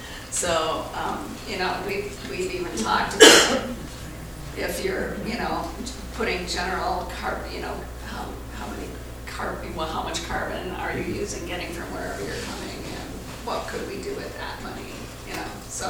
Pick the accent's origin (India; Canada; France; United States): Canada; We're from Canada.